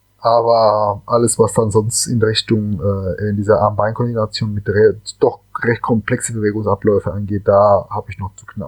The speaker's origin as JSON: {"language": "German", "town": "Cali", "region": "Valle del Cauca", "country": "Colombia", "tie": "born or raised there", "second_language": "German", "said": "Ich komme aus der Weltsalzer Hauptstadt. Ich bin ein gebürtiger Kolumbianer und bin in Cali aufgewachsen."}